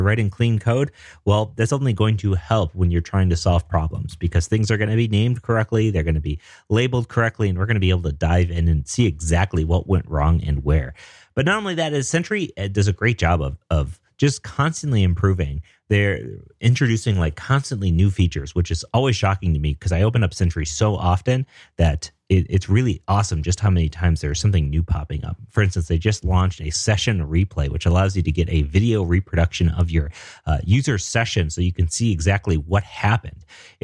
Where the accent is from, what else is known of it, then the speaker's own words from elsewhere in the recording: Denver, Colorado, United States; I'm a developer from Denver.